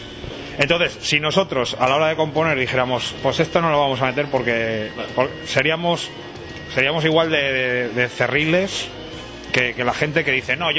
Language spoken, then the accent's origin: Spanish; Castile and León, Spain; yo soy sanabres, ¿por qué no voy a hablar de Sanabria?